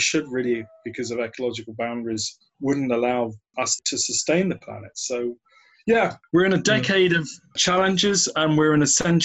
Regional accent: England, United Kingdom; born there; So I'm from the family of Italian immigrants. My father's Italian, my mother is English. I was born in England, but my father and my grandfather, they started life in Puglia in southern Italy

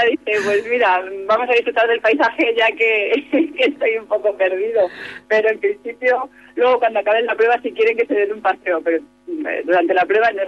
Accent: Cuenca, Castilla-La Mancha, Spain; nosotros que somos de Cuenca y conocemos un poco la zona de Majadas

